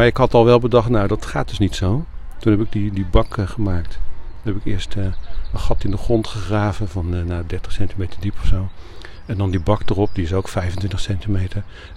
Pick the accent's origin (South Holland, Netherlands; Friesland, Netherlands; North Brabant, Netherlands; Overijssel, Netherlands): South Holland, Netherlands; The Hague; En ik kom oorspronkelijk uit Den Haag. In Den Haag hadden we ook een volkstuin.